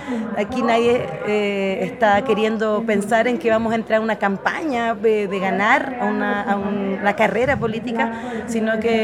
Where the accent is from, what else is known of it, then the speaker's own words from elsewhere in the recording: Chile; now in Mexico; nosotros somos chilenas aquí con mi compañera Valentina Peralta